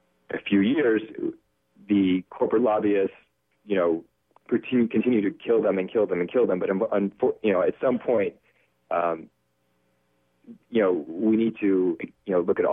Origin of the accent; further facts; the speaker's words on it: Texas, United States; I grew up in Texas, and I went to the University of Texas, where oil extraction helped pay for my education.